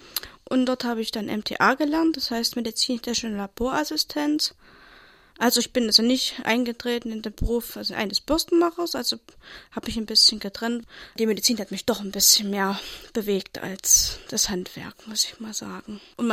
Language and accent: German; Naumburg, Saxony-Anhalt, Germany; genau. 4.9.68 geboren, hier in Naumburg. Und seitdem auch hier wohnhaft in Naumburg. Und bin auch aufgewachsen hier auf dem Steinweg 29. Bei meinen Eltern, also bei